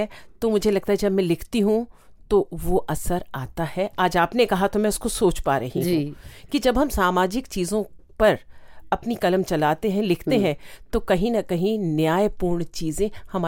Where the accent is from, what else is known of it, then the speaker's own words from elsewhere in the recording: Bhopal, Madhya Pradesh, India; मैं भोपाल से हूँ, झीलों का शहर